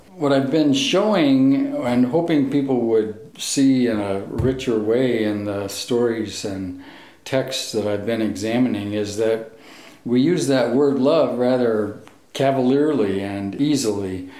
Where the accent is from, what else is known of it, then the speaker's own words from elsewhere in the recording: Valparaiso, Indiana, United States; from Valparaiso, Indiana